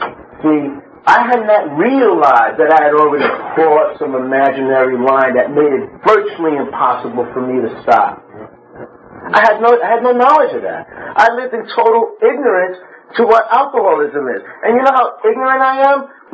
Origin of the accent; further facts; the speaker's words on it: New York, United States; I grew up in Brooklyn.